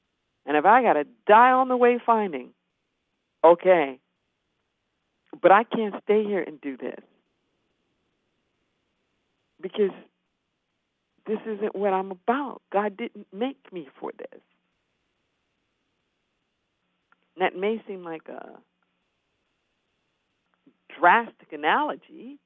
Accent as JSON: {"language": "English", "town": "Los Angeles", "region": "California", "country": "United States", "said": "Well, you know, like I said, I'm from Los Angeles. And I've watched my city go up way too many times."}